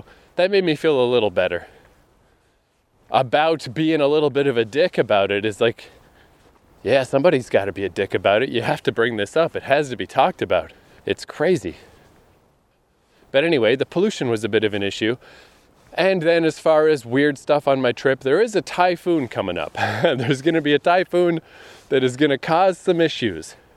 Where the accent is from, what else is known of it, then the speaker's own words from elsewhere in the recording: New Brunswick, Canada; I'm back home, not all the way back home. I'm from New Brunswick.